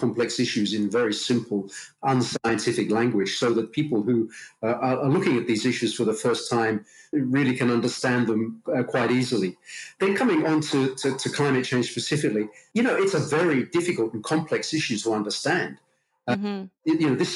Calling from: London, United Kingdom; Pleased to meet you. I'm speaking from London in England.

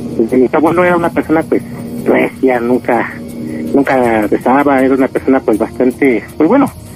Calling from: Nezahualcóyotl, State of Mexico, Mexico; Ya hablo aquí de Nezahualcóyotl, del Estado de México.

